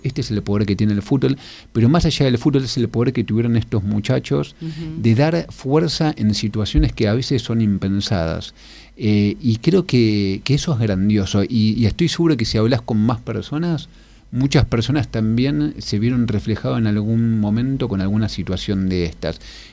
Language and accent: Spanish; Argentina; lo digo como futbolero, como ciudadano argentino y como líder del ámbito social